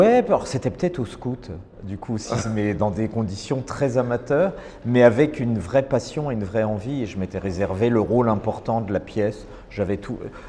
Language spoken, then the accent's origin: French; Strasbourg, Grand Est, France; Bah, moi, je viens de Strasbourg et d'où je suis originaire.